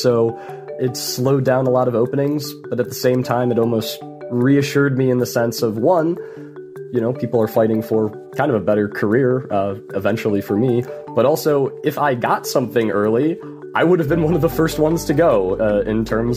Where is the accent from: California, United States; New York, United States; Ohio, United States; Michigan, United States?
Ohio, United States; Avon; I'm from Avon, Ohio, and I recently graduated from Ohio State University. My plans now are I would like to move to LA.